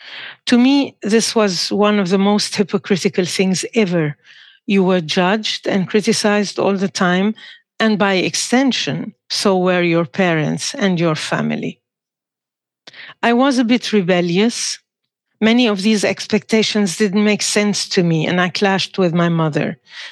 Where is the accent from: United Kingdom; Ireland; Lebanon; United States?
Lebanon; Growing up in Lebanon as a young girl was relatively easy and free of worry.